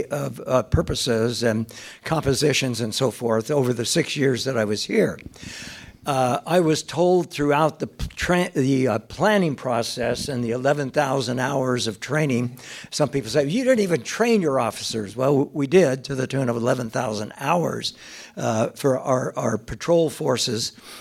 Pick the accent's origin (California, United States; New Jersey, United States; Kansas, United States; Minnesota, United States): California, United States; San Diego; I was raised in San Diego, spent the first 28 years of my 34-year cop career in the San Diego Police Department.